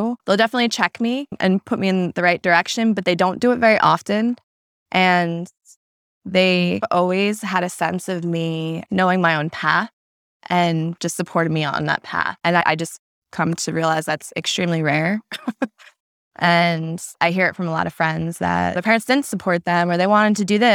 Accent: New Jersey, United States; I grew up in New Jersey.

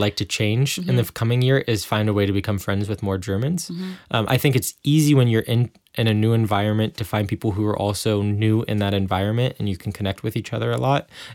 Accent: United States; Just being an American, being so used to driving everywhere

